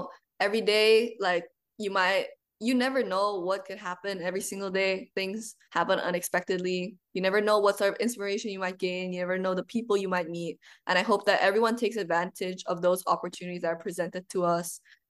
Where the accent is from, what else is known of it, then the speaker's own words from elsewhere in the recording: Jakarta, Indonesia; English is a second language; my connection with my community, my hometown, and the street food culture of Jakarta, Indonesia.